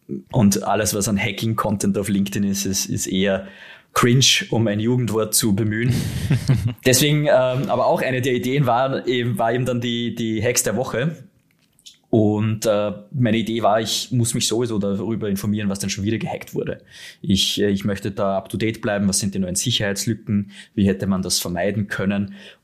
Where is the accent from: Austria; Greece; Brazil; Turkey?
Austria; wie ihr vielleicht auch noch hören werdet, bin ich Österreicher und sitze hier jetzt im wunderschönen Wien